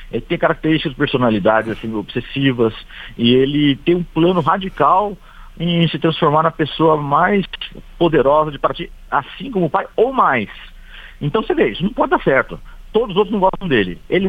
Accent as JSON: {"language": "Portuguese", "town": "Lorena", "region": "São Paulo", "country": "Brazil", "said": "eu sou de Lorena, né, perto de Aparecida, aqui em São Paulo mesmo, né? Pertinho de Paraty, uma hora e meia de Paraty."}